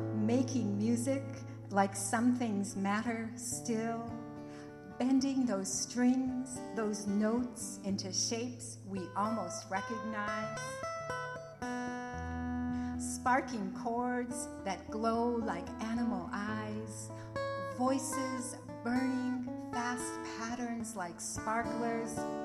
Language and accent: English; White Earth, Minnesota, United States; I am from White Earth. I grew up there. I'm enrolled there. I went to school in Minnesota